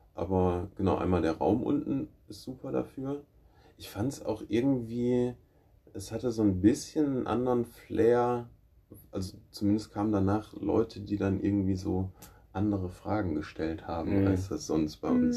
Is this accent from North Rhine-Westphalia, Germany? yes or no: yes; Jüchen, North Rhine-Westphalia, Germany; Also ich bin in Jüchen aufgewachsen, das ist so ein kleines Dorf, 20 Minuten von Mönchengladbach. Und habe auch ein paar Jahre in Gladbach gewohnt